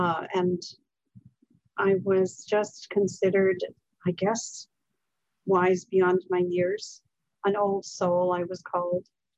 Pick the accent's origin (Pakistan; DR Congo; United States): United States; New England; I grew up in New England. I am the youngest of four children and the only girl.